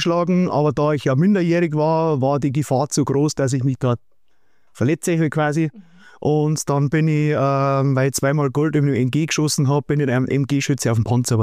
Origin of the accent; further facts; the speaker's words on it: Schönau am Königssee, Bavaria, Germany; Nein, ich bin Schönauer, also geborener Schönauer. Genau, geboren, aufgewachsen in der Schönau. Also Schönau am Königssee heißt es ja heutzutage.